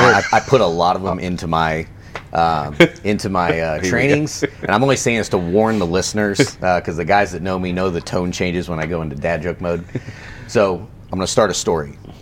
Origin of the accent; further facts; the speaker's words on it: United States; I'm an American guy.